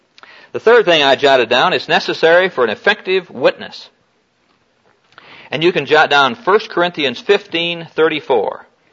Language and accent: English; Iowa, United States; Back in my hometown, back in Iowa, we had an old guy who was known as a town liar.